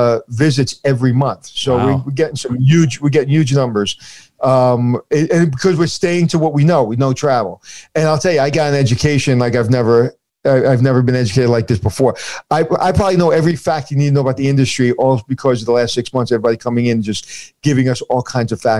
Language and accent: English; Brooklyn, New York, United States; New York opened its heart up for me, even though I grew up in Brooklyn